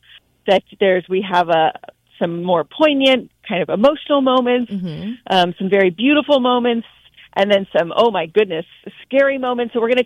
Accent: San Francisco, California, United States; So I grew up in San Francisco. I grew up going to the Pickle Family Circus.

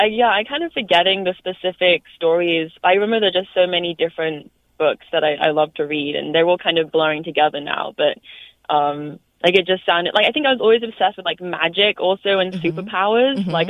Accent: London, United Kingdom; I grew up in London and there was like an awesome science museum there.

